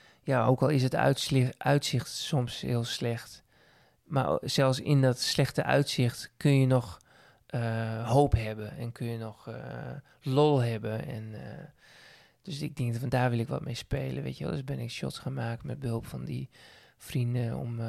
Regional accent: Assen, Drenthe, Netherlands; born there; vooral mijn moeder is heel vaak verhuisd binnen en rond Assen, waar ik geboren ben.

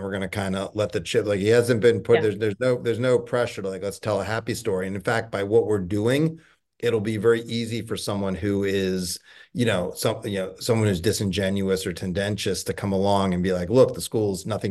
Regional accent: Virginia, United States; I mean, I'm from Virginia. I was educated in the public schools through graduate school.

